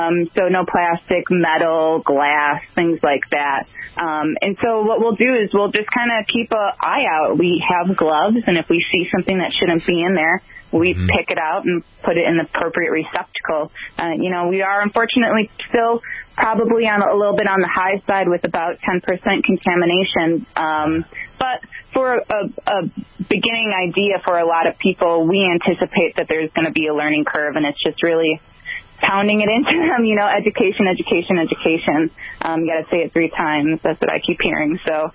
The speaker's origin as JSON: {"language": "English", "town": "Chicago", "region": "Illinois", "country": "United States", "said": "I'm from Chicago originally."}